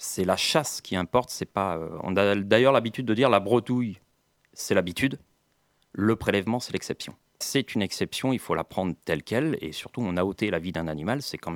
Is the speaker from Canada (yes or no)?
no; Brittany, France; moi, je suis breton, j'habite en Bretagne.